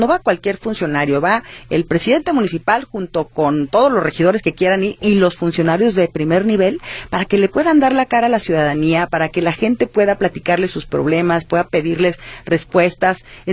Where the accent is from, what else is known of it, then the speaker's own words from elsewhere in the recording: Guadalajara, Jalisco, Mexico; Yo nací y viví durante 26 años en la colonia San Antonio y bueno, pues soy tapatía, yo soy una de las millones de mexicanas y de mexicanos